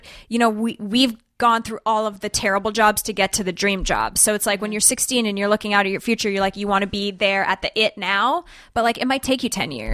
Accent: Canada; now in United States; it's weird because I grew up in Canada, and in America, Americans are sort of, like, obsessed with this idea of, like, going to college

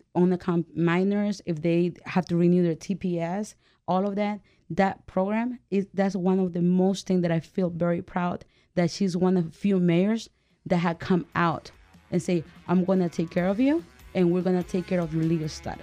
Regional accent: El Salvador; now in United States; I'm from El Salvador.

